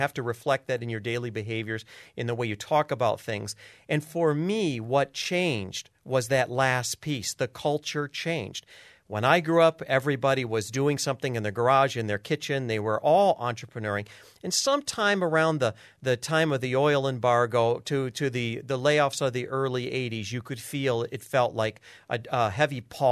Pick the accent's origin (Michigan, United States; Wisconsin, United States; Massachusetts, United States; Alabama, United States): Michigan, United States; Kalamazoo; I think I grew up in the state of Michigan. I grew up in Kalamazoo. I'm one of the few professors here that actually is from the state.